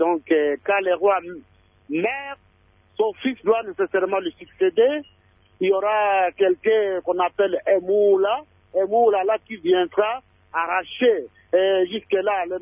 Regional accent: North Kivu, DR Congo; Je suis originaire de la collectivité de Batangi, groupement Moussindi, village d'origine Bunyantenge.

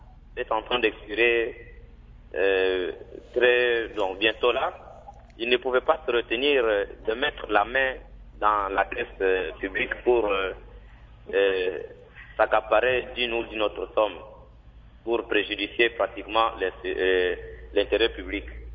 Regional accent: Kasaï-Central, DR Congo; j'ai un exemple patent qui se passe ici chez nous au Kassai Central

